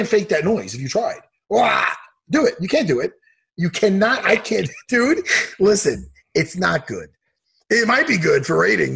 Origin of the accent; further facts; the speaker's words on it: New York, United States; One time, I did this thing at the St. Raphael's church over here in Long Island, here in my hometown.